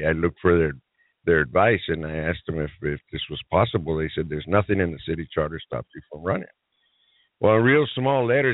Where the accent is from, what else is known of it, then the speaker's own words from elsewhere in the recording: Las Cruces, New Mexico, United States; also born or lived in Arizona; Well, I was born here in Las Cruces, 1957. My family's from here. And I went to grade school here, and then I went to Arizona and got in the pipe fitting trade.